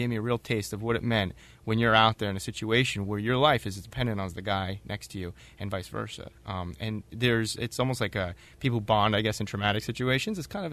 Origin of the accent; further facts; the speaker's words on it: New Jersey, United States; I grew up in New Jersey, and I grew up in Central Jersey, which wasn't like the New Jersey people fly into New York City